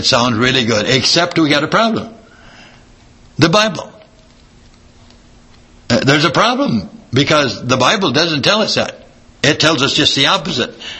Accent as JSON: {"language": "English", "region": "Missouri", "country": "United States", "said": "And, well, I'm from Missouri. I got to see it to believe it."}